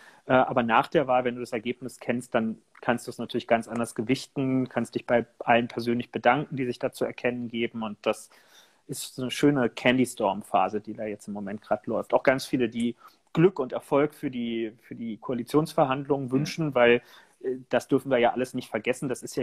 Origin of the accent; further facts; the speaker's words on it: Berlin, Germany; das lässt einen nochmal ganz anders auf dieses grundsätzlich als Berliner ja gewohnte Umfeld dort blicken.